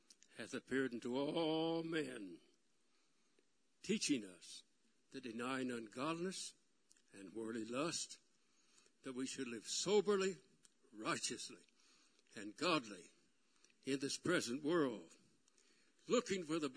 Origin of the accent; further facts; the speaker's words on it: Oklahoma, United States; I want you at district council to announce that you are moving back to Oklahoma, which is my home state, and you are going to pastor in the Southwest.